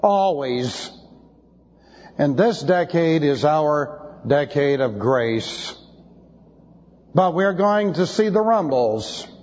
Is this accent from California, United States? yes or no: yes; Beverly Hills, California, United States; This happened when I lived in California. I grew up in Beverly Hills.